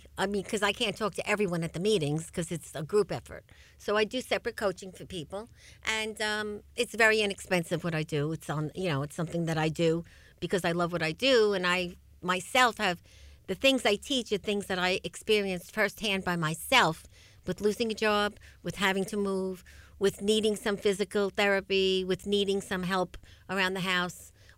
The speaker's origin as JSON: {"language": "English", "region": "New York", "country": "United States", "said": "no, we're the Long Island Breakfast Club, because we're people from Long Island. We want to stay on Long Island."}